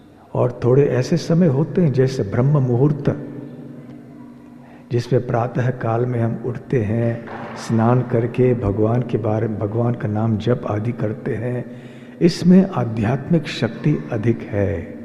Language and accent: Hindi; India; born there; हमारा सौभाग्य है कि हमारा जन्म भारतवर्ष में हुआ है।